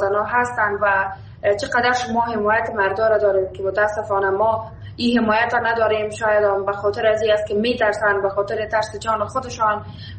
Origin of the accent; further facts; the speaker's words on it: Afghanistan; مایی که بیرون از افغانستان هستیم